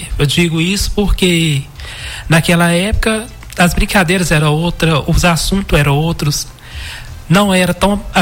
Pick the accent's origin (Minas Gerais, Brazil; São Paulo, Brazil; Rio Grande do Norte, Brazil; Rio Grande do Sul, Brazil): Minas Gerais, Brazil; Paraopeba; sou daqui de Paraupeba.